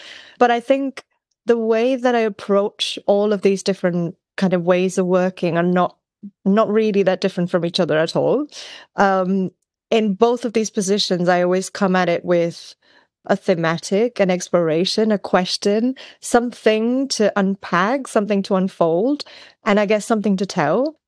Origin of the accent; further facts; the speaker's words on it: India; You know, I grew up in India, and the ways in which storytelling kind of moves through our culture is very different.